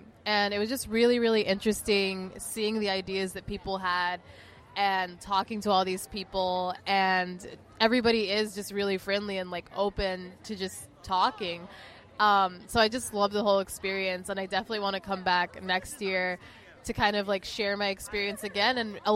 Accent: Los Angeles, California, United States; I am a senior electrical and computer engineering major. I'm originally from Los Angeles, but I also go to school at WPI, which is in the East Coast.

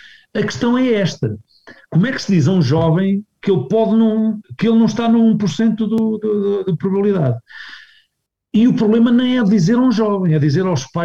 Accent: Viseu, Centro, Portugal; acompanhar o clube da minha terra

